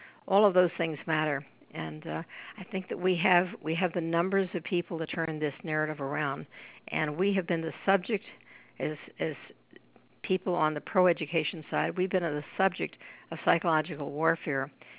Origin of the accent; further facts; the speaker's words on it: New York, United States; And I would also add that another great sign for me as a New Yorker is that we just had an election